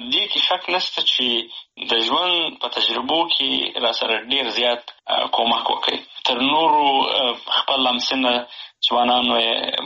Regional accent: Helmand, Afghanistan; also born or lived in Bagram / Pakistan / Kandahar / Nangarhar; فامیل هجرت ته اړ شوی وو پاکستان ته تللي وو د یو څه موده ورې وخت د هغې نه وروسته بیا بېرته راغلي یو په هلمند کې. نو خاپوړې مې په هلمند کې کړي دي.

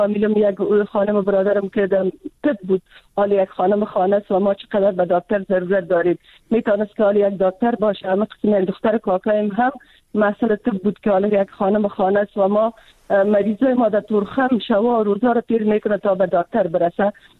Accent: Afghanistan; من خودم از یک منطقه پشتونشین افغانستان هستم.

